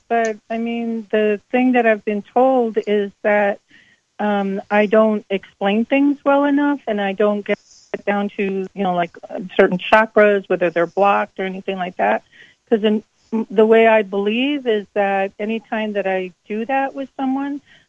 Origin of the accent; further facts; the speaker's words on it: New Mexico, United States; I'm currently living in California. I'm originally from New Mexico.